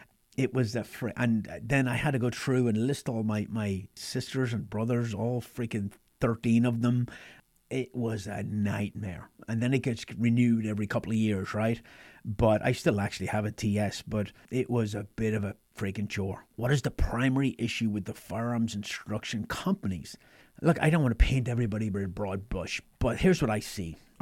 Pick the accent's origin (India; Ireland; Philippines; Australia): Ireland; now in United States; friends in Ireland I grew up with. But I've been in America longer than I ever lived in Ireland now. I'm an American.